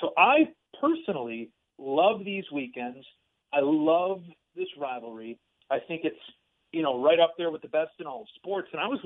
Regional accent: Chicago, Illinois, United States; As I think I've told you before, I grew up in Chicago, a massive Cubs fan.

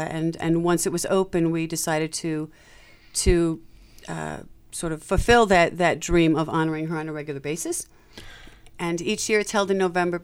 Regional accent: Chicago, Illinois, United States; if I were to think of when I was young growing up in Chicago, I went to go see the Nutcracker Suite each

